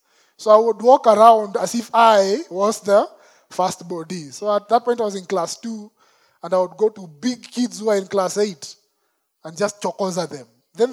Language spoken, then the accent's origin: English; Umoja, Nairobi, Kenya; So I grew up in Umo. I've mentioned it many times.